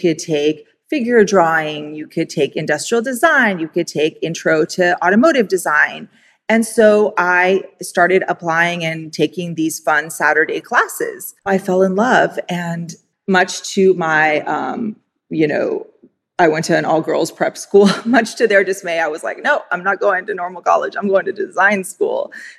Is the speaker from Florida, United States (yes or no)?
no; Pasadena, California, United States; I was raised in Pasadena.